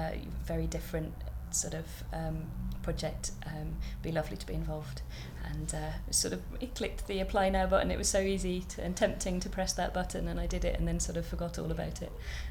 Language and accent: English; Wales, United Kingdom; I'm 30 and I'm from North Wales, but I've come from Belfast.